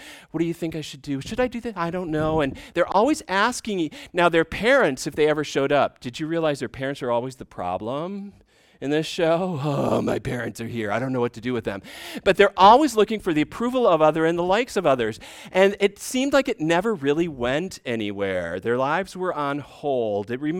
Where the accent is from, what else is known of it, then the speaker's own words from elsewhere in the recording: Frankenmuth, Michigan, United States; Happened in my hometown in Frankenmuth, Michigan, well before I was born. This is a little small town